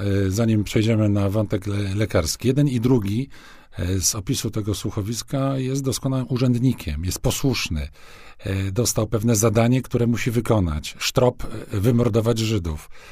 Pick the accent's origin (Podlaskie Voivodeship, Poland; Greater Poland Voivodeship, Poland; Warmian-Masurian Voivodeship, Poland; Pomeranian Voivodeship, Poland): Greater Poland Voivodeship, Poland; Poznań; my jako poznaniacy